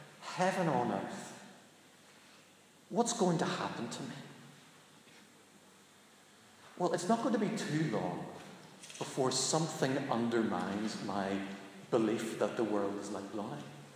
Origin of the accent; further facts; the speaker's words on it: Belfast, Northern Ireland, United Kingdom; Because we came from Belfast. And you didn't do that in Belfast.